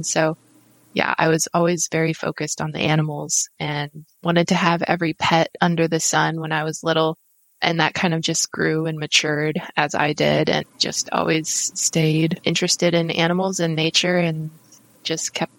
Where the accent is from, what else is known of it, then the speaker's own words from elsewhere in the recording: Nebraska, United States; it was in the midst of a bunch of cornfields and stuff because I grew up in Nebraska.